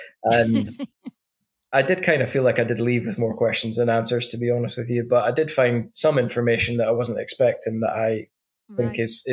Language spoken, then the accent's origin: English; Scotland, United Kingdom; that's not just because I'm Scottish